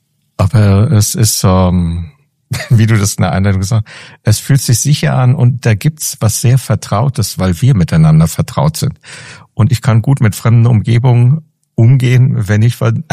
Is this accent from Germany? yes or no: yes; Berlin, Germany; ich bin im sozialen Wohnungsbau aufgewachsen in Berlin in den 60er Jahren. Das war relativ sicher.